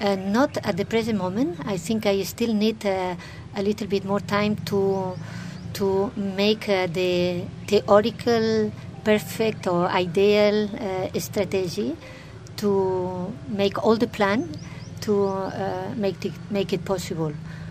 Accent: Spain; now in Delhi, India; No, I'm from Spain. Mm. I live in Delhi. Mm. I have been living in Delhi for 8 years.

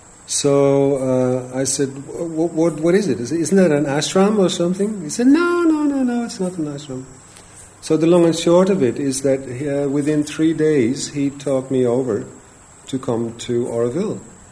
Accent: Netherlands; moved away; I'm from Holland, and I came here 20 years ago.

